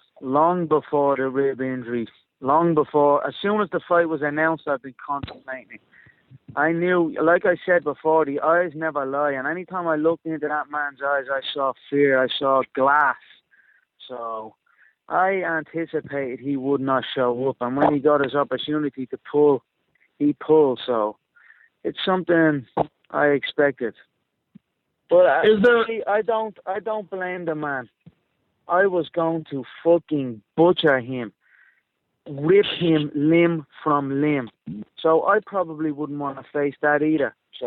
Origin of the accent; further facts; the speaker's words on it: Dublin, Leinster, Ireland; but I'm saying you don't have a show in my hometown and not have me on it.